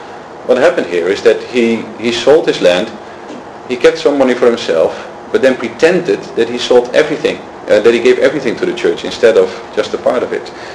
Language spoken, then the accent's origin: English; Netherlands; If I was, you know, we're from Holland, we would say we go to America and we're gonna go and conquer America.